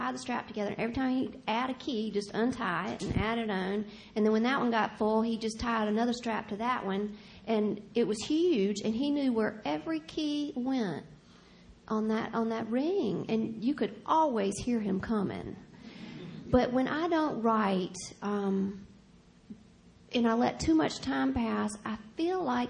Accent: Mississippi, United States; And I'd say, Mississippi. And then I'd wait. To people that smiled and said, oh, I've heard it's beautiful down there, I'd say, my hometown is number 3 in the nation for gang-related murders.

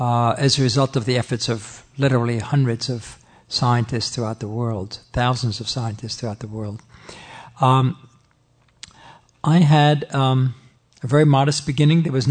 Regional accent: Vienna, Austria; I was born in Vienna, November 7th, 1929, to a lower middle class family

